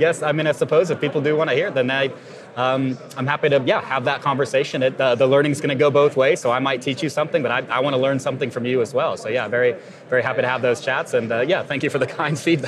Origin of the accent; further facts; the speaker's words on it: United States; accent: American; I'll spell it out with my American accent there just in case.